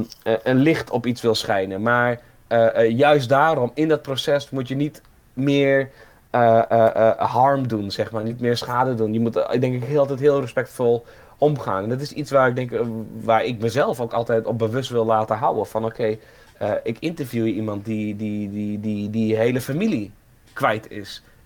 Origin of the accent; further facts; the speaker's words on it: Netherlands; Zeker ik als Nederlander. Mozambique is niet mijn verhaal. Oekraïne is niet mijn verhaal.